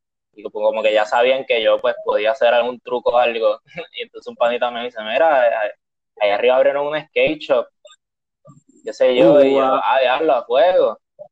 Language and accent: Spanish; Santurce, Puerto Rico; also born or lived in Carolina; soy de aquí de Santurce.